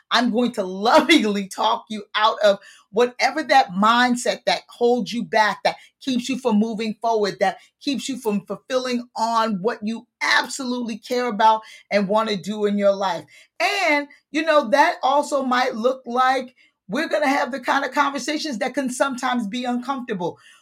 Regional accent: New York, United States; I am a native New Yorker. I really do consider myself that. So raised in the Bronx, but now I live in Brooklyn for the last 22 years.

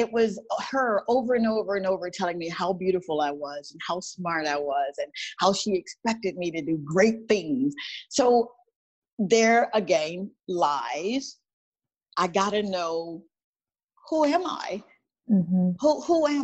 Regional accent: Mississippi, United States; born there; Since we're going all the way back, I was born in Mississippi. I was born in the projects.

